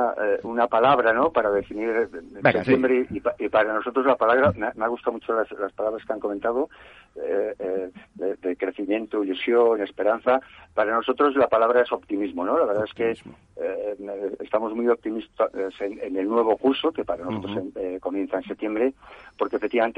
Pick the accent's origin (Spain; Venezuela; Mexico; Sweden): Spain; Riaño, Castile and León; mi pueblo, que es en Riaño, en el norte de León, Picos de Europa